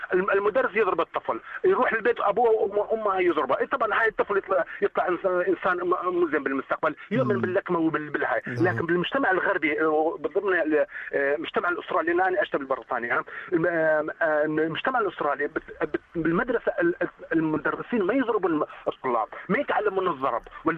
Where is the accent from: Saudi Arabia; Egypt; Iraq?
Iraq; أنا كشخص كردي عراقي